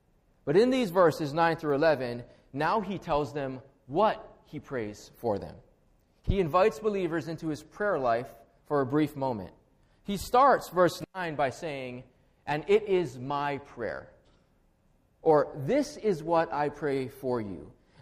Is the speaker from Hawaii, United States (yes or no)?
yes; Hawaii, United States; first language Hawaiian Pidgin English; So born and raised in Hawaii. Our native language is Hawaiian Pidgin English, and I typically hold myself back, small kind, more than small kind